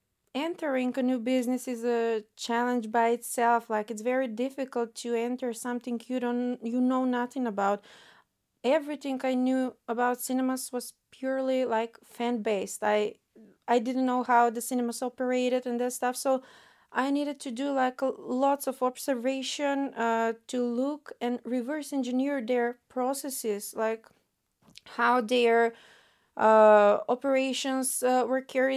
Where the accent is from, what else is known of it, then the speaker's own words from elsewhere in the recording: North Macedonia; now in Ljubljana, Slovenia; So I'm from Macedonia. I started my business and organization studies here in Ljubljana